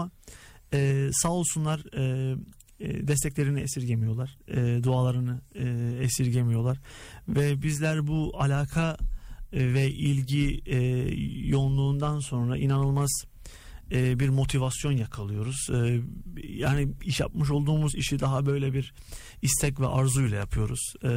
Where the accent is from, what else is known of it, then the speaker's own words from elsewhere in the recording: Skopje, North Macedonia; Ben Üsküplü olduğum için Makedonya Üsküplüyüm aslım.